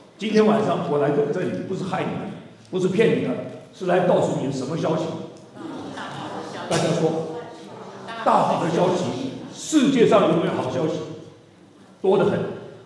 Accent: Taiwan; 啊，我从台湾来讲，台湾人，因为台湾有人，我们讲远东人

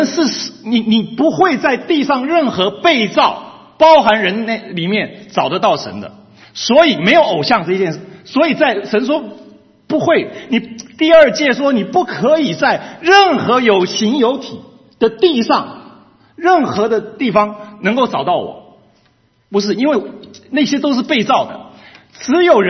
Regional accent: Taiwan; 我从小是在眷村里长大。我们的眷村很有意思。我的妈妈是从江西来的，然后在台湾待了50几年。

